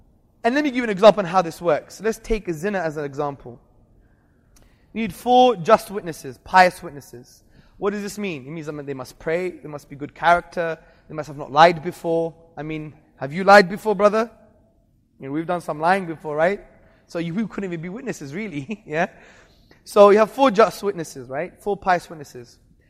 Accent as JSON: {"language": "English", "town": "Hackney", "region": "London", "country": "United Kingdom", "tie": "born or raised there", "said": "I was brought up in Hackney. I used to go to Soho, very bad area in London."}